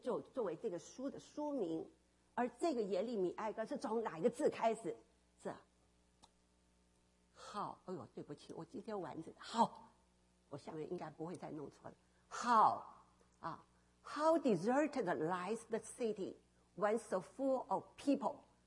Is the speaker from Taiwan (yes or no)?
yes; Taiwan; also born or lived in Fujian, China; 我的爸爸是军人啊，我出生在福建。当我两岁的时候，国共战争啊